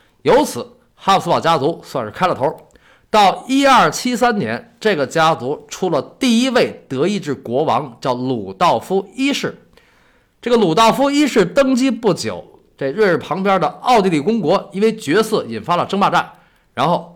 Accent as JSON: {"language": "Chinese", "country": "China", "said": "作为一个中国人"}